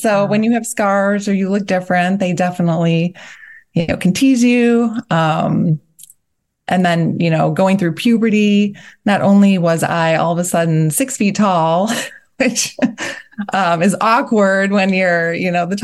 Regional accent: Chicago, Illinois, United States; You know, I grew up in the Chicago area.

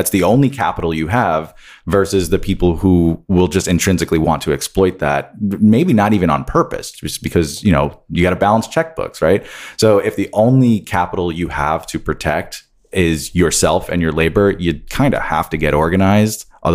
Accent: New York, United States; Rob, you're from New York. I'm from New York.

